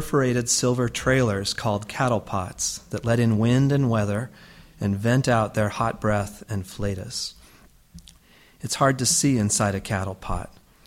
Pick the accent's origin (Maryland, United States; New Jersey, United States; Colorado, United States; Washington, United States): Colorado, United States; I grew up in Colorado, but arrived in Nebraska from my home in New York City, which strikes many here as odd.